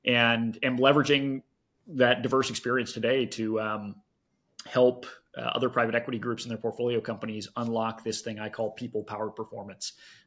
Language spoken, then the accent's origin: English; Cincinnati, Ohio, United States; So to take you way back quickly, just for context, I'm a Midwesterner born and bred, grew up in Cincinnati, Ohio.